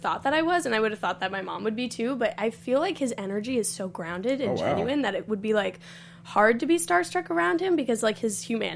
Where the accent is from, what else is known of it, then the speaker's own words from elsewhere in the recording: Florida, United States; I remember I grew up back in Florida.